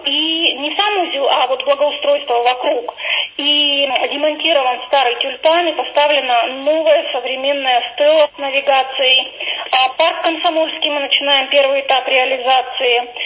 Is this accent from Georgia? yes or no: no; Irkutsk, Irkutsk Oblast, Russia; я родилась в Ленинском округе. Меня крестили родители в Ленинском округе. Долгое время я жила в Ленинском округе. И вот так судьбой, видимо, как-то вот получилось, что теперь работаю здесь, в Ленинском округе.